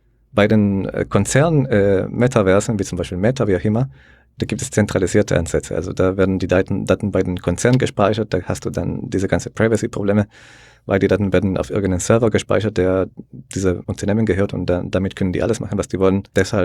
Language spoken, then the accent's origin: German; El Salvador; ich komme aus El Salvador, der sehr liberal ist, sage ich mal, mit den ganzen Blockchain-Entwicklungen. Also bei uns ist Bitcoin die Nationalwährung mittlerweile.